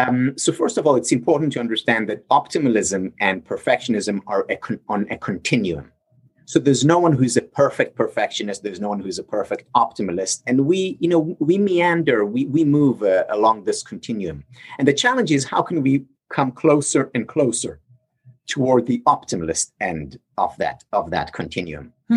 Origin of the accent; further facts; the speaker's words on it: Israel; I'm originally from Israel